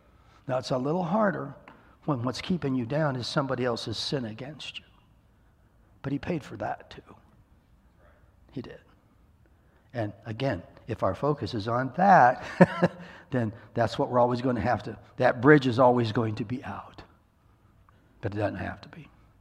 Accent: Iowa, United States; Now, I grew up in Iowa.

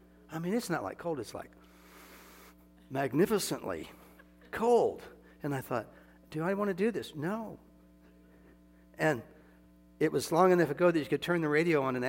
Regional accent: Iowa, United States; I'm from Iowa. I delivered papers in the third grade, morning and night.

